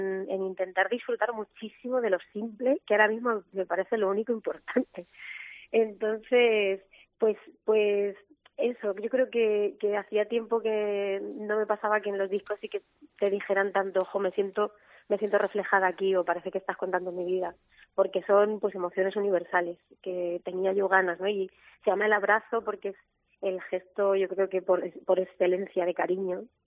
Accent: Letún, Spain; Fíjate también lo que ha pasado en Letún, en mi pueblo

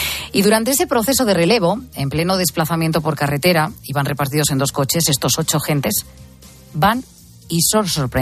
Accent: Barbastro, Aragon, Spain; Para los que somos de Barbastro, esta es la noticia del día

